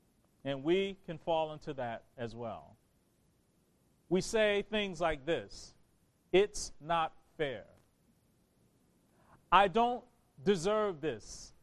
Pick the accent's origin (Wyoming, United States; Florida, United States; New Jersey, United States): New Jersey, United States; born there; now in Brooklyn, United States; I was born in New Jersey.